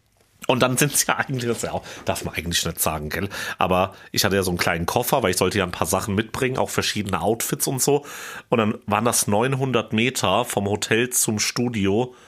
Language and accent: German; Hesse, Germany; eine Hessin, genau wie ich. Ich meine, Fulda ist um die Ecke von meiner Heimat, vom Vogelsberg.